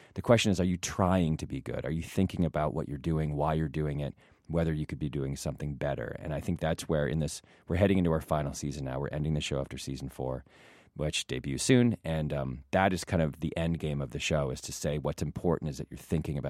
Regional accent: Ann Arbor, Michigan, United States; Oh, great. I'm from Ann Arbor.

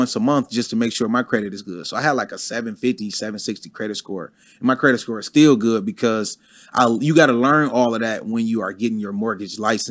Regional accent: Detroit, Michigan, United States; I saved about $40,000, bro. And I never been to Atlanta before. I'm from Detroit.

